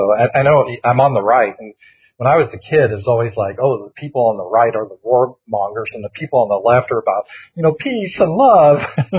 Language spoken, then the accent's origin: English; the South, United States; Well, yeah, you know, hey, I'm just from the South. I'm just a Southern guy.